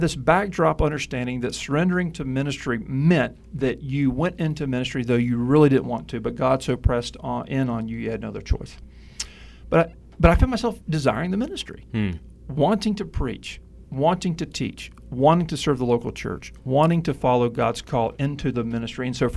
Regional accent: Mobile, Alabama, United States; And the church I grew up in Mobile, Alabama, was a great church, a very faithful Southern Baptist church, large Bible preaching.

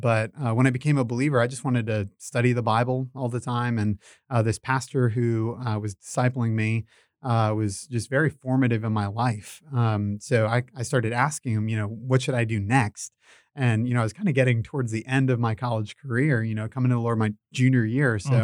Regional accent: Florida, United States; I mean, for me, I grew up in Florida, and my parents are wonderful believers

